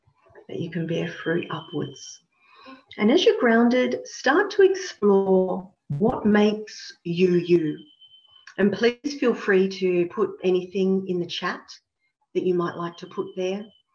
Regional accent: Australia; Sometimes we do voice as an Australian I, as an Australian I feel, or as an Australian I see things like this.

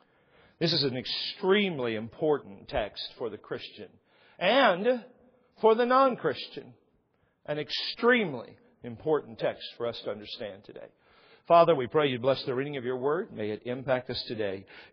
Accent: Tucumcari, New Mexico, United States; born there; Now, I love the fact that I was born in Tucumcari, New Mexico, but it's kind of a low-hanging fruit kind of town.

